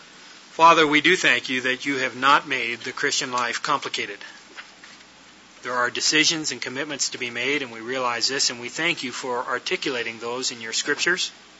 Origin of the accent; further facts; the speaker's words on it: Canada; and I'm a Canadian, and we've come all this way